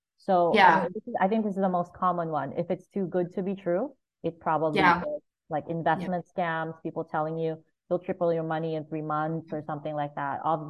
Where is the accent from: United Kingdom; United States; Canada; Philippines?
Philippines; So I grew up in the Philippines